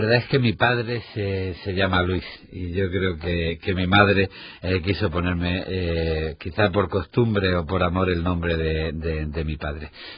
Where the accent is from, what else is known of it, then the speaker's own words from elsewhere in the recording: Granada, Andalusia, Spain; Como soy de Granada, el libro Poeta en Nueva York se convirtió para mí en uno de los grandes libros